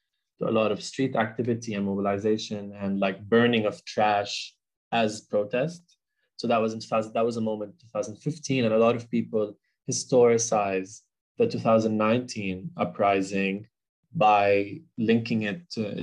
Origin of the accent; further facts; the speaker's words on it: Beirut, Beirut Governorate, Lebanon; moved away as an adult; Like I grew up in Beirut. I lived my life in Beirut. I started practicing in Beirut.